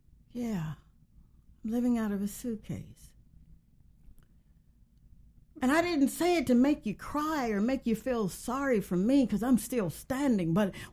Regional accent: Yorkville, Mississippi, United States; But when I was a little girl growing up in Yorkville, Mississippi, that was for that dream of becoming a doctor was really something I dreamt

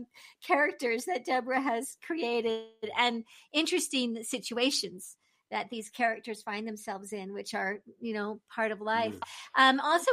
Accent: New England, United States; now in California, United States; We came from the East Coast, from New England to California in 91 and didn't know anything about the Day of the Dead.

